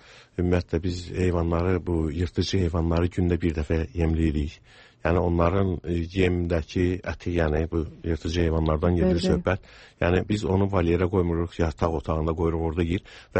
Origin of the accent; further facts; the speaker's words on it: Ganja, Azerbaijan; Özüm Gəncədə doğulmuşam, orada böyümüşəm.